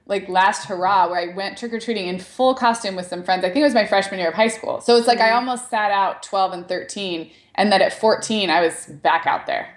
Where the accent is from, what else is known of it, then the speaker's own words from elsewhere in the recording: Santa Barbara, California, United States; So I grew up in Santa Barbara, which has UCSB like next door.